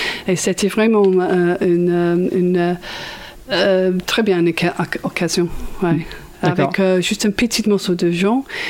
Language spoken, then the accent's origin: French; England, United Kingdom; French is a second language; Cette chanson, j'ai pensé que parce que nous sommes anglais